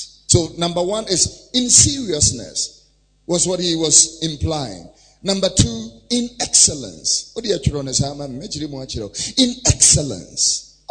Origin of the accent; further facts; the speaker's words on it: Abeka, Greater Accra, Ghana; also born or lived in Tesano; I have been a Muslim because I was born here in Tesano and we grew up in Abeka.